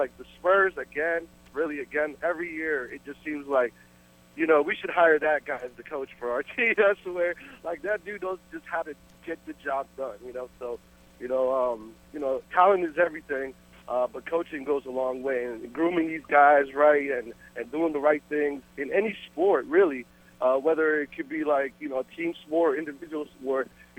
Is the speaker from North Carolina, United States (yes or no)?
no; New York, United States; also born or lived in Washington, United States; when I grew up in New York, that's kind of what I did.